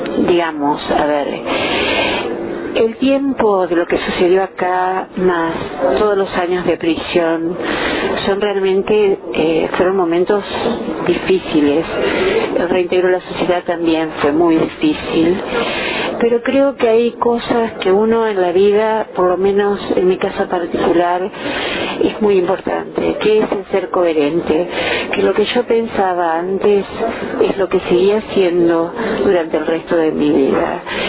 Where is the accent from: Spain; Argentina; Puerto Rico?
Argentina; Gualeguaychú, Entre Ríos; yo soy de Gualeguaychú, digamos, no soy de Paraná.